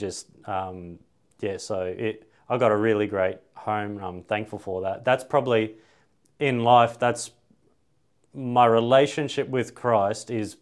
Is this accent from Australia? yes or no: yes; Australia; born there; But for me, I was born in a little country town. I was born in Bow Desert in the 80s.